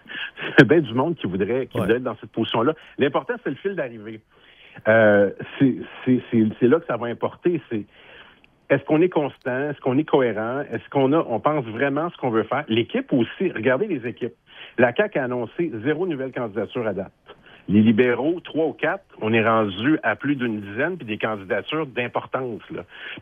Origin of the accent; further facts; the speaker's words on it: Matane, Quebec, Canada; je viens de Matane, là, c'est la ville d'Alain Côté.